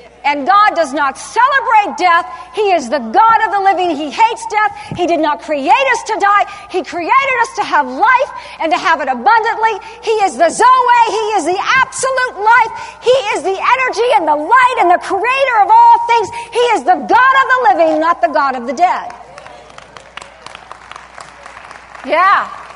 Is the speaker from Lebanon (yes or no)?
no; United States; Just because I'm an American, and I've got many, many friends from all over the world